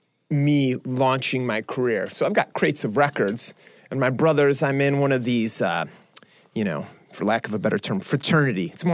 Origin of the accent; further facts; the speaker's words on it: Chicago, Illinois, United States; Look, a kid growing up in Chicago, my brothers both went to BYU